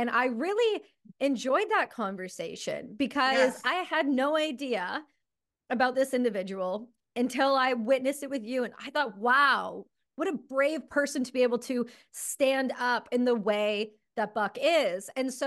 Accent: Canada; And for those of you who do listen to the show, they know we're Canadian. They know I'm Canadian.

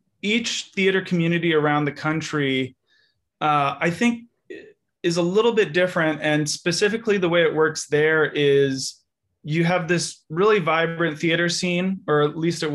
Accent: California, United States; I grew up in Northern California, a suburb of San Francisco.

